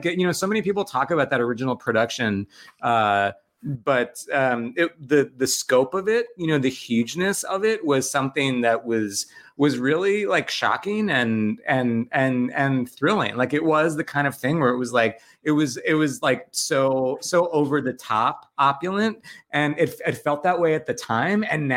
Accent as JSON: {"language": "English", "region": "New York", "country": "United States", "said": "Yeah. So I'm from Long Island. And so I saw, you know, I saw like every show."}